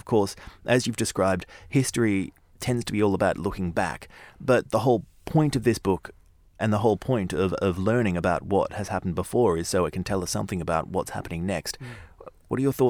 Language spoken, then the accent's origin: English; Melbourne, Victoria, Australia; there was actually a television series that was shooting where in my hometown of Melbourne once